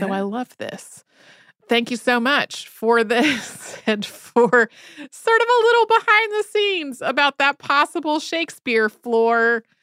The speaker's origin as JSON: {"language": "English", "town": "King's Lynn", "region": "East of England", "country": "United Kingdom", "tie": "born or raised there", "said": "as well as my hometown of King's Lynn."}